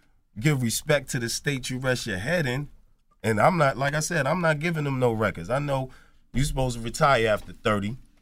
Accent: New Jersey, United States; No, we from Jersey. Well, you know, we take it. We the sixth borough because we love the Mecca.

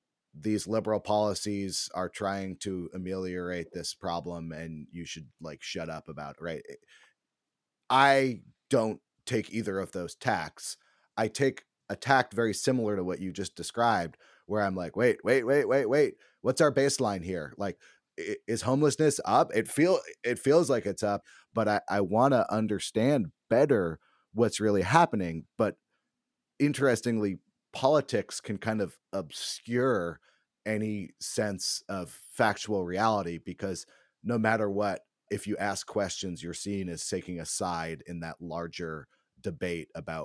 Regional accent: Berkeley, California, United States; I grew up in Berkeley, but, you know, I would go to Giants games and that kind of thing.

